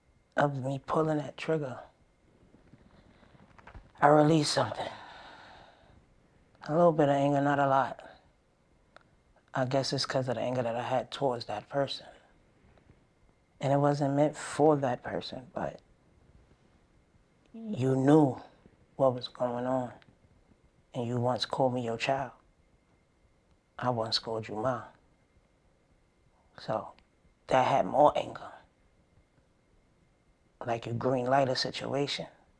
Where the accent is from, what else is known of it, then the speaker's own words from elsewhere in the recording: Brooklyn, New York, United States; I'm from Brooklyn, Bed-Stuy.